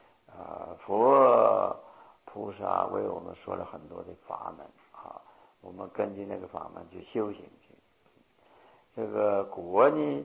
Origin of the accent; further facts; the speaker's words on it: China; 但是我们中国人要说个线呢